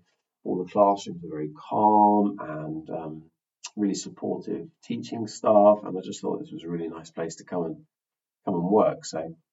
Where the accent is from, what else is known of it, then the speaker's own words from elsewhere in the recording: Windsor, South East England, United Kingdom; now in Chichester, United Kingdom; Well, I came from Windsor originally, around that sort of area where I grew up and went to school, and then I moved to Chichester for work in 2017, I think it was.